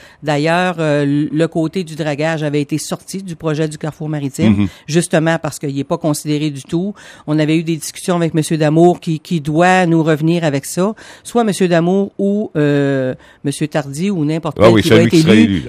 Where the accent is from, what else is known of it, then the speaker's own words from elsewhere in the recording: Quebec, Canada; now in Rivière-du-Loup, Canada; Non, moi, je suis une Gaspésienne. Bon, ça fait 40 ans que je suis à Rivière-du-Loup.